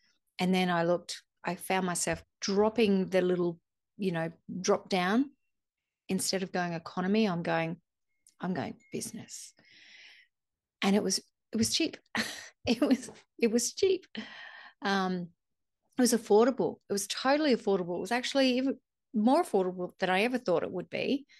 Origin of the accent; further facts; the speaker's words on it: Australia; I've never really identified with being a shaman because if you see how white I am, if I'm from Australia.